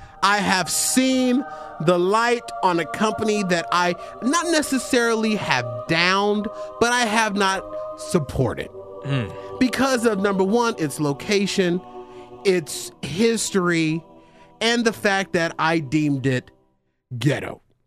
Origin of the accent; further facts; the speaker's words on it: Arizona, United States; I grew up in the Matthew Hinton Projects